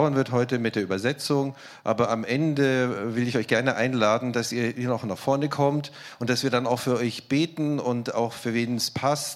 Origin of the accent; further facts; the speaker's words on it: Poland; German is a second language; ich bin ursprünglich aus Polen und zu Hause und meistens im Alltag kommuniziere ich auf Englisch, aber auch auf Deutsch immer mehr. Aber Polnisch ist trotzdem Lieblingssprache.